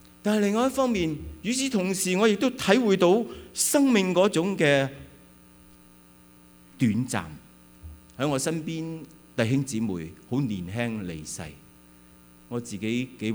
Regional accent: Hong Kong; also born or lived in China; 我在大陆出生，在香港成长，在家贫底下完成了非常之好的教育

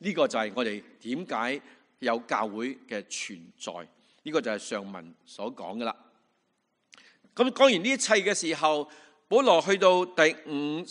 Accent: China; 有些我们在香港来的，我甚至在大陆来的

